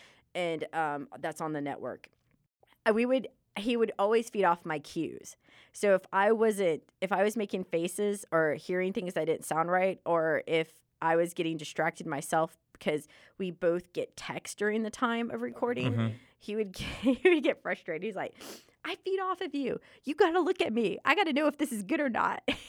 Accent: New Orleans, Louisiana, United States; because I'm from New Orleans area, Louisiana.

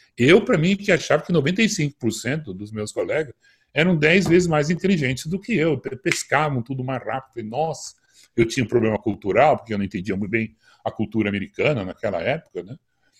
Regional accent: Brazil; Então eu fui lá, sentei na mesa, falei: sou do Brasil, patati patatá.

